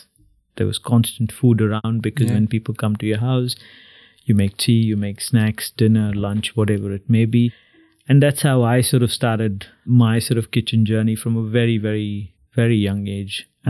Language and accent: English; Belgaum, Karnataka, India; I'm originally from India, born in a district called Belgaum, which is part of Karnataka, which is a southwestern state in India.